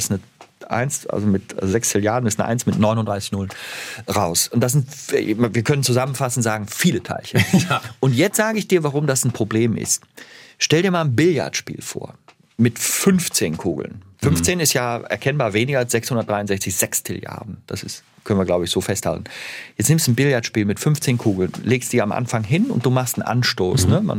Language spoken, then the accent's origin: German; Bonn, North Rhine-Westphalia, Germany; ich bin ja in Bonn geboren. Ich bin ja tatsächlich Rheinländer. Ich weiß ja nicht, ob die Leute das wissen. Aber ich bin aus dem Rheinland. Nee, aber ich habe dann das Hochdeutsche was gelernt mit der Zeit.